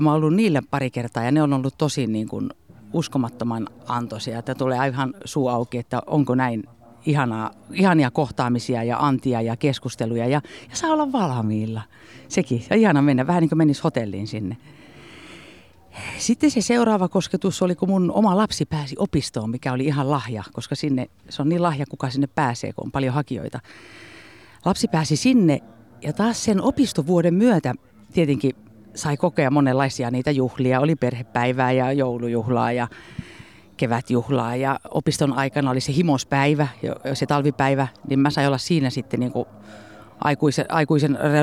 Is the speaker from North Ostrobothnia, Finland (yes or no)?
yes; North Ostrobothnia, Finland; Mä oon Pohjois-Pohjanmaalta kotosi